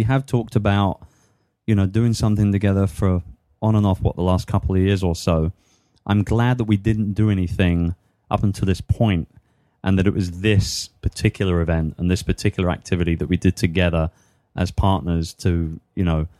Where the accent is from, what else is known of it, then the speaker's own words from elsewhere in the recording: England, United Kingdom; now in United States; I'm English. I'm here in America.